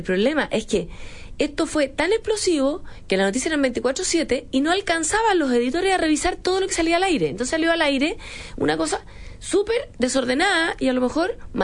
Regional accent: Chile; todos nosotros como chilenos

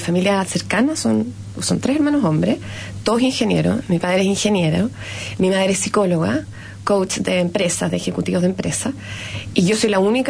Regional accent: Barcelona, Catalonia, Spain; born there; also born or lived in Chile / Belgium; Yo partí trabajando en la ópera en Barcelona, porque yo nací en Barcelona, volví a Chile, después volví a vivir a Europa, me fui a vivir a Bélgica y después volví a Barcelona unos años

